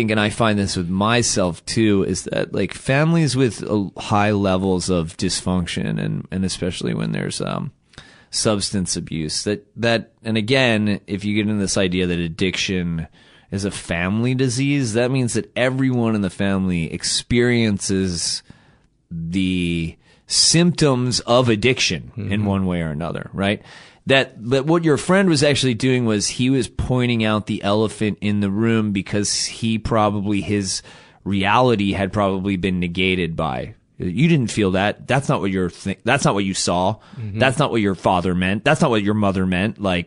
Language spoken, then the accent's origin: English; Baltimore, Maryland, United States; So I grew up in Baltimore. I was born in 79, you know, late 70s. Baltimore is a very working class Catholic city.